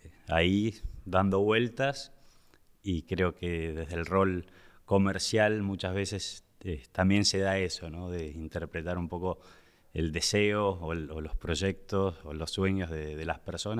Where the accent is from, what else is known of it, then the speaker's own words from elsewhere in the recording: Tucumán, Argentina; born there; Nací en Tucumán, en el norte, mi viejo norteño. Tengo 5 hermanos, familia numerosa, artistas.